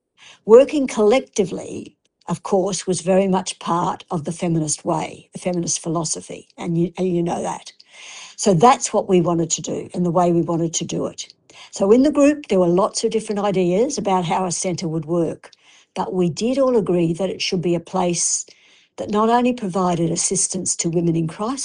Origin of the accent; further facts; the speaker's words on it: Townsville, Queensland, Australia; So I grew up in Townsville, but I've been living away for a while